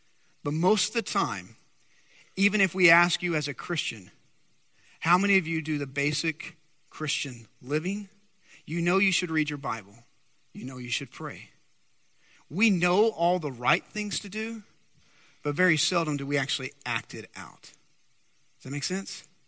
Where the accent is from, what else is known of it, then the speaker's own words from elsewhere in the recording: Dumas, Texas, United States; I'm going to date myself, but I grew up in Dumas, Texas.